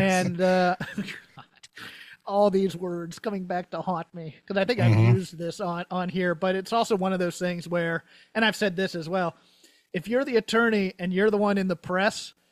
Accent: Virginia, United States; Brian grew up in North Carolina. I grew up in Virginia.

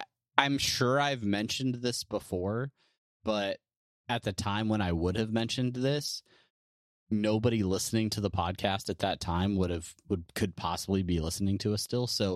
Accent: California, United States; I mean, I know we're both from California, so we don't really have anyone else to ask.

